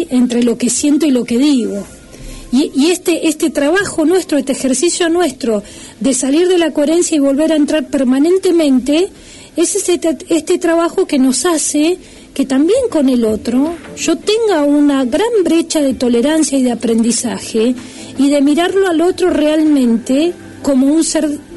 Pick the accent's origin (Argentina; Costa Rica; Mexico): Argentina; Comodoro Rivadavia, Chubut; Soy de Comodoro Rivadavia. En Comodoro te diría que últimamente, gracias a Dios, tengo mucho trabajo